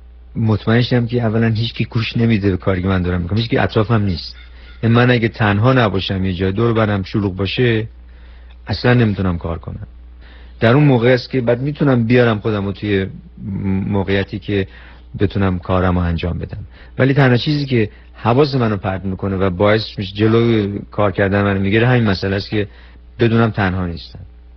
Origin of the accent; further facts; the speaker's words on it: Iran; moved away as an adult; حدود الان تقریبا شده 28 سال پیش از ایران برای ادامه تحصیل اومدم بیرون و الان 28 سالی که در خارج از ایران زندگی میکنم